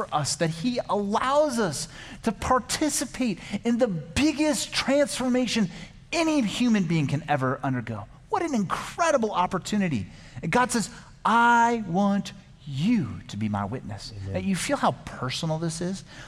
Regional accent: Tucson, Arizona, United States; I grew up here in Tucson, so at CDO, we had a Christian club.

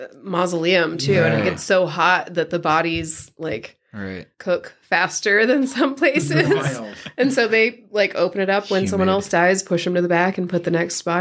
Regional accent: Midwest, United States; I'm from the Midwest, and so we would drive through there on our way to New Orleans.

